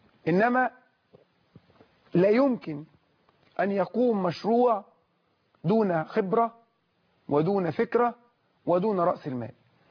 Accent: Egypt; يبني بلدنا مصر الغاليه

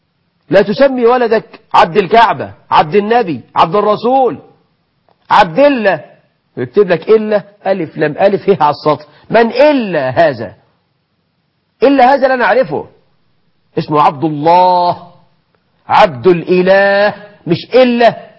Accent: Egypt; تخيل عندنا في مصر واحد مسمي ابنه جحش

